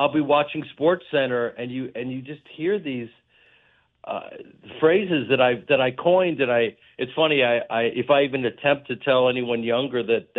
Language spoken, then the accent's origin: English; Chicago, Illinois, United States; I'm from this town, I'm from Chicago, yeah, the Midwest, where we have this incredible community.